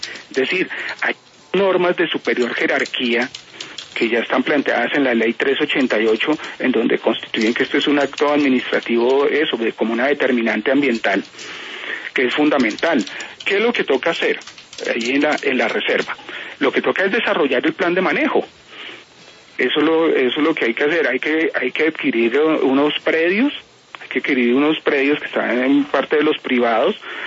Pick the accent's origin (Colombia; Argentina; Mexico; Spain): Colombia; Bogotá, Bogotá Capital District; si somos capaces los bogotanos frente a los graves manifestaciones del cambio climático